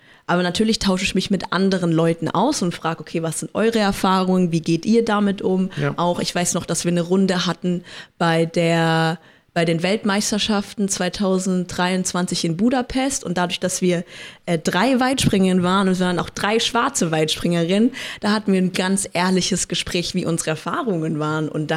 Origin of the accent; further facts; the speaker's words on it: Germany; Ja, Deutsch sein oder mein Heimatland Deutschland ist halt, wie gesagt, Heimat, ist Zuhause.